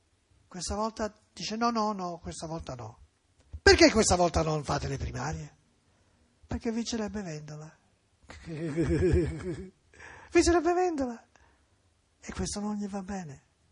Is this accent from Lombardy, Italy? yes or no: no; Florence, Tuscany, Italy; Firenze, io sto parlando di Firenze perché sono fiorentino